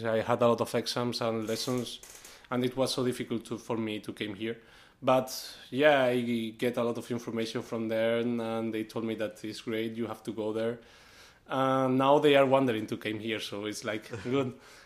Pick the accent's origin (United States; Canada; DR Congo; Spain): Spain; English is a second language; maybe you are from Austria, you are from Romania, I'm from Spain